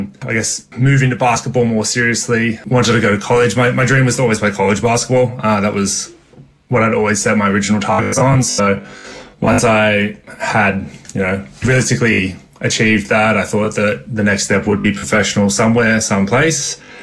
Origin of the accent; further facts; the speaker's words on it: Sydney, New South Wales, Australia; I'm from Sydney